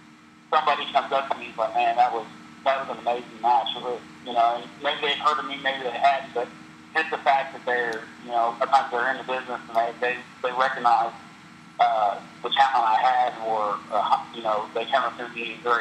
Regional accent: Memphis, Tennessee, United States; even though I'm from the Memphis area

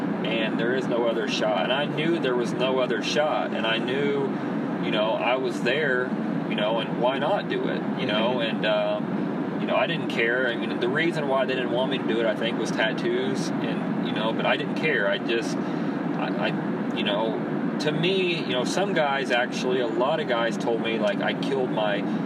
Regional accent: North City, Illinois, United States; I'm a kid from North City, Illinois. My graduating class had 40 people

